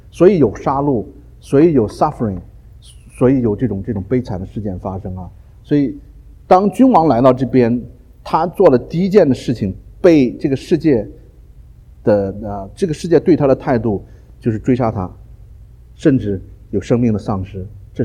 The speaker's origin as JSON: {"language": "Chinese", "region": "Henan", "country": "China", "said": "因为我也是河南人"}